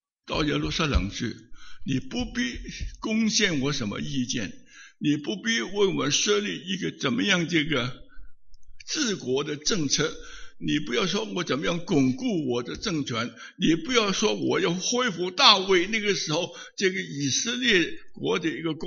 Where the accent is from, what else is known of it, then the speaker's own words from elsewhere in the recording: China; 按照我们中国人在民国以前有没有假期，有没有假期？